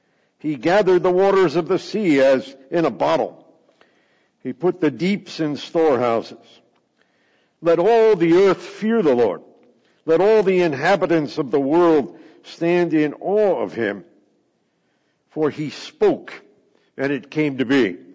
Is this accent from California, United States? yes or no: yes; California, United States; being a Californian who's used to preaching in large Presbyterian churches wearing a Hawaiian shirt, whenever I travel out of California